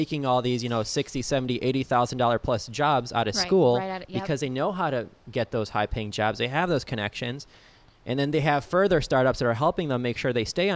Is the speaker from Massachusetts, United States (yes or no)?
no; Joliet, Illinois, United States; And for me, I'm from Joliet, Illinois.